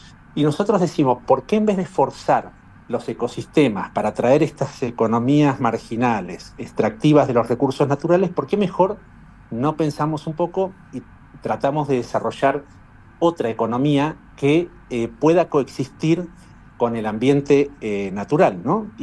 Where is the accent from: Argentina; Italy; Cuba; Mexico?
Argentina; nosotros, como buenos argentinos, estamos acostumbrados a practicar la ganadería en la región pampeana